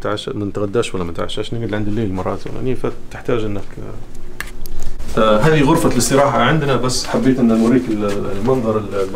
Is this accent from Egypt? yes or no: no; Libya; جميع التقنيات اللي تحتاج لها موجوده عندنا في ليبيا بالكامل.